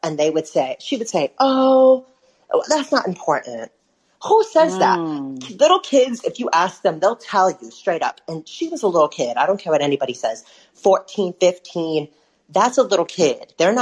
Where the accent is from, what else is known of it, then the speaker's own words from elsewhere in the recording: Detroit, Michigan, United States; I'm a huge fan. I'm from Detroit.